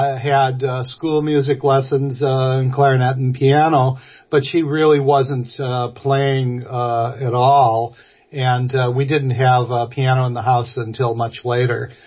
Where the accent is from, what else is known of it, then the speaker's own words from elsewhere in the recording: Milwaukee, Wisconsin, United States; I'm from Milwaukee. I don't know any of this stuff.